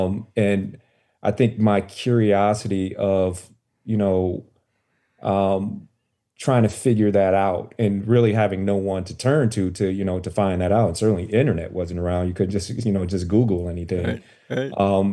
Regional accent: Chicago, Illinois, United States; You know, I'm originally from Chicago, the south side of Chicago. Grew up poor.

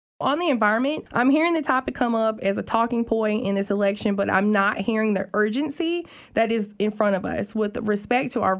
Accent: Mebane, North Carolina, United States; I'm a citizen of the Okanichi Band of the Saboni Nation. I am from Mebin, and you're welcome here.

